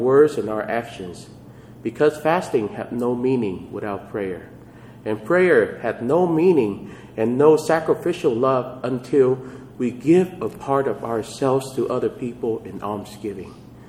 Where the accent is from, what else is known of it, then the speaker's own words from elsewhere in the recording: Kansas, United States; Yes, I'm from Kansas. We call Coke pops.